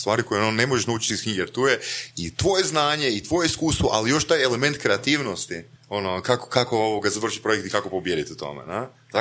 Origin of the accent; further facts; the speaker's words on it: Varaždin, Varaždin County, Croatia; iz Varaždina sam, inače, mi smo to imali.